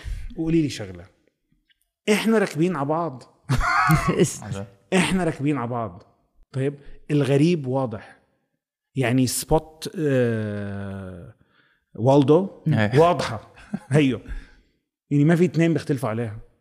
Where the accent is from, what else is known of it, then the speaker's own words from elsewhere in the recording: Australia; also born or lived in Kuwait; خلقت بالكويت بس عشت طول طفولتي باستراليا وكبرت باستراليا